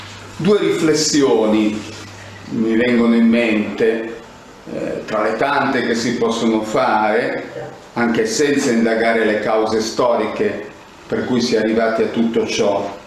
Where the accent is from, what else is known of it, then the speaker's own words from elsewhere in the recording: Genoa, Liguria, Italy; che peraltro appartiene alla mia terra, a Genova